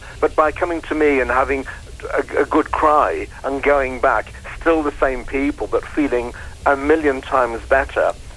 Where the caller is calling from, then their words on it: London, United Kingdom; I'm in West London.